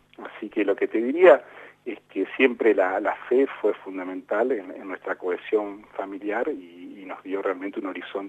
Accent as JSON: {"language": "Spanish", "town": "Paraná", "region": "Entre Ríos", "country": "Argentina", "tie": "born there", "said": "Bueno, yo nací en la ciudad de Paraná."}